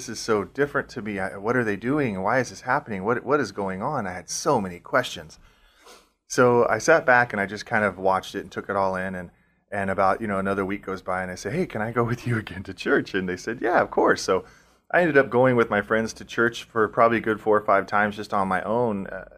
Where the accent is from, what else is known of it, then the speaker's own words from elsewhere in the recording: San Diego, California, United States; I was born and raised in San Diego to two lovely parents that loved me